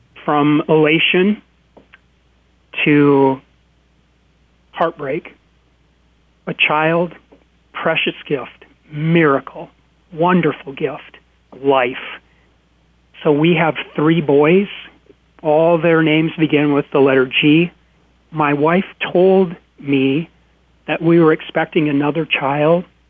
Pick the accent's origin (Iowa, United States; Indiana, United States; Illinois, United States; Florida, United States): Iowa, United States; Waverly; we buried that baby in my hometown, Waverly, Iowa, where I used to work in the cemetery. I dug graves in high school and college